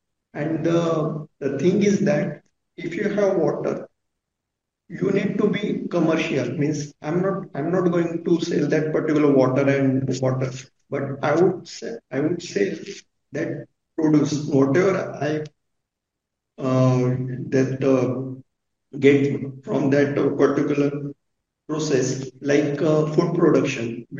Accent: India; I'm located in India. I'm from India.

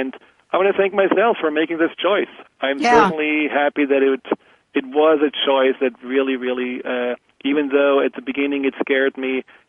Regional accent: Germany; accent: German; English is a second language; and what about my English and my German accent, and will people make fun of me?

